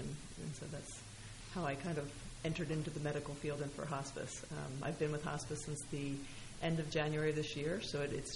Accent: New Jersey, United States; I grew up in Hunterdon County here.

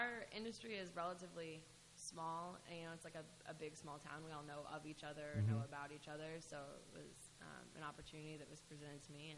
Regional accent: St. Louis, Missouri, United States; now in New Jersey, United States; No, I'm actually from Missouri originally. I'm from St. Louis, Missouri.

